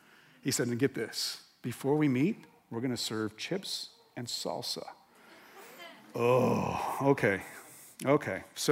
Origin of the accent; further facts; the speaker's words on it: New Mexico, United States; if you're not familiar with New Mexico, my home state, New Mexico is a minority-majority state.